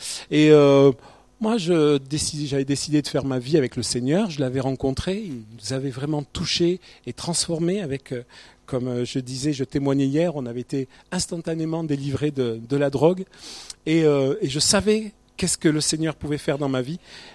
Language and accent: French; Corsica, France; now in Toulouse, France; on n'est pas Toulousains, nous, on est du sud-est, on est de la Corse. On n'a pas envie de quitter une si belle région.